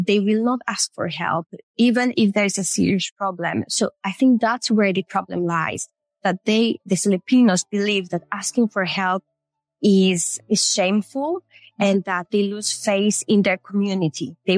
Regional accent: Greece; I am half Filipina, but I was born and raised in Greece. So I do tend to behave in a more Greek way.

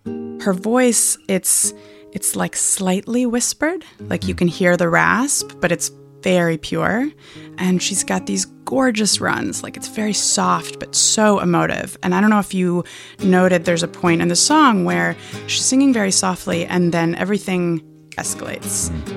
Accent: Hood River, Oregon, United States; I'm in my hometown of Hood River, Oregon.

